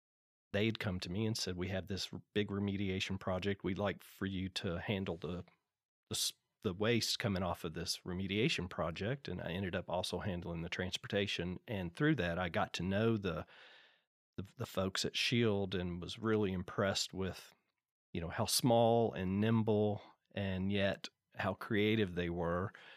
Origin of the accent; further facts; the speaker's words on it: Frankfort, United States; So I'm grew up in Frankfort, 22 miles